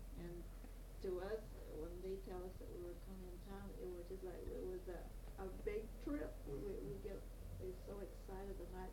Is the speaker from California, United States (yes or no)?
yes; Los Angeles, California, United States; born there; I was born here in Los Angeles and then moved out to the ranch about 4 or 5 years old